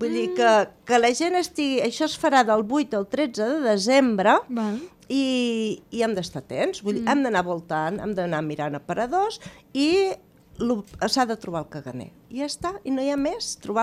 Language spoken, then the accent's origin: Catalan; Catalonia, Spain; Som molt catalans nosaltres